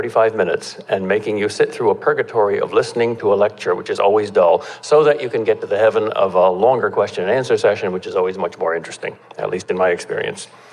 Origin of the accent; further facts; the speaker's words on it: Boston, Massachusetts, United States; here because I am from Boston.